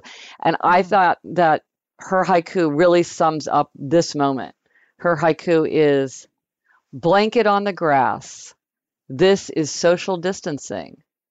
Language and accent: English; Kansas City, Missouri, United States; born or raised there